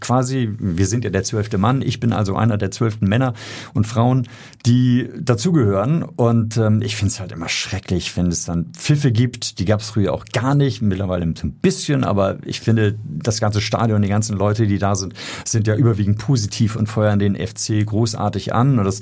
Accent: Hamburg, Germany; Also das wäre herrlich und würde mich natürlich als Hamburger sehr, sehr freuen.

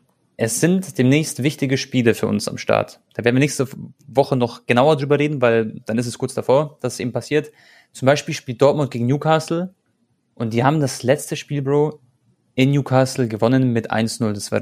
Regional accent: Croatia; Mein Gott, ich bin Kroate

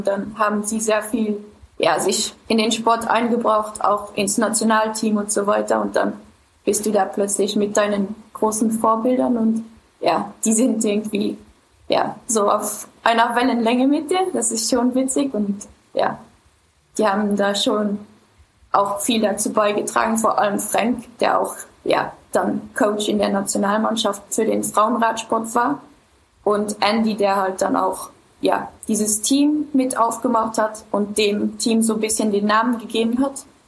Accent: Luxembourg; Und ich glaube, das ist bei uns in Luxemburg ein großer Vorteil

